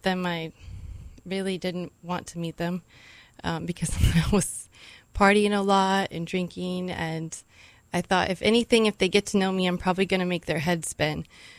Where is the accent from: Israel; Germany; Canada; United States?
United States; Sisters, Oregon; I grew up in Central Oregon. So I went to high school in Sisters, Oregon, and spent time in Bend, Oregon.